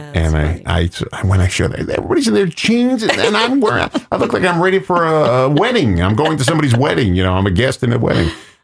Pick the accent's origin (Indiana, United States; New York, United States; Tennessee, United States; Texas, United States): New York, United States; Massapequa; So in my hometown, I was in the 4th of July parade, and you could see the parade in the movie Born on the 4th of July with Tom Cruise. It took place in Massapequa, my hometown.